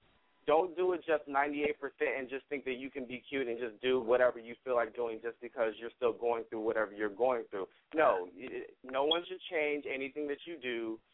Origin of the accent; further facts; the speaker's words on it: Sacramento, California, United States; Hello, guys. I'm from Sacramento.